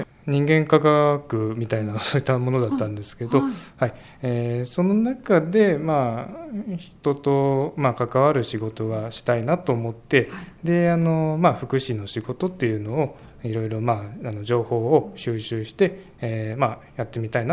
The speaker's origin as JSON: {"language": "Japanese", "region": "Niigata", "country": "Japan", "lives_now": "Fujisawa, Japan", "said": "あの新潟県新潟市で、はい、出身で、大学からこちらの東京の方に行きまして、 で、実際藤沢に来たのは、2年ちょっと前 の、 入職の時からってあります。"}